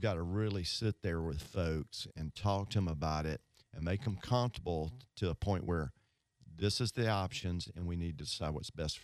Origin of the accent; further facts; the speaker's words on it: Mississippi, United States; I grew up in Northeast Mississippi. I got a pharmacy degree at University of Mississippi, Ole Miss, hottie toddy.